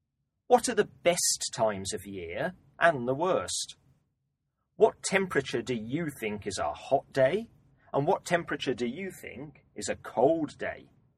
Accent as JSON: {"language": "English", "region": "Scotland", "country": "United Kingdom", "tie": "born or raised there", "said": "I grew up in Scotland, and the weather there can be very changeable."}